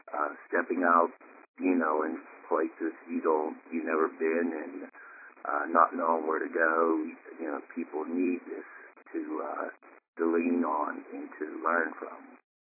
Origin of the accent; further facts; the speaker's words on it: Pittsburgh, Pennsylvania, United States; from Pittsburgh again.